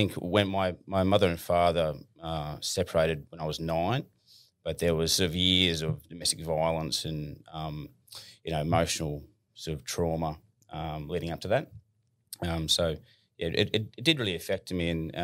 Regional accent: Lismore, New South Wales, Australia; I actually grew up down your neck of the woods, mate. So Lismore area. I was born in Lismore, which is northern New South Wales. My family are cane farmers from down Wardell area. I did my schooling in Austinville. We actually lived on a small farm in a township called Wallingbar.

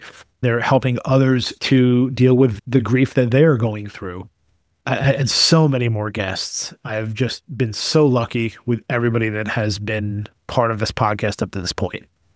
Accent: New York, United States; I'm originally from New York.

